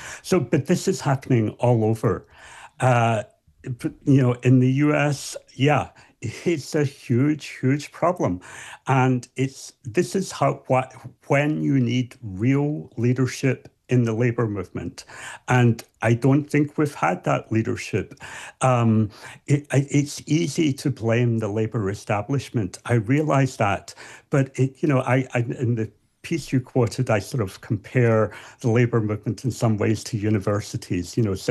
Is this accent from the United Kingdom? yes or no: yes; Scotland, United Kingdom; I'm from Scotland originally. My family's from Ireland.